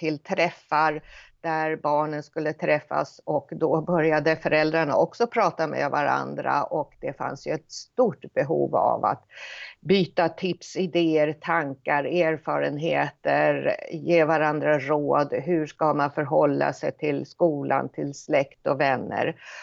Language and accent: Swedish; Södertälje, Stockholm County, Sweden; kvinna på 69 och ett halvt. Jag är född och uppvuxen i Södertälje. Äldst av fem barn.